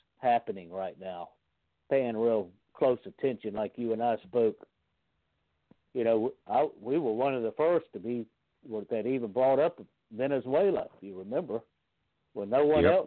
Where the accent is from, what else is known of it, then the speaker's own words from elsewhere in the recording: South Carolina, United States; I don't trust Lindsey Graham, and I'm from South Carolina, but I think Nunes is for real.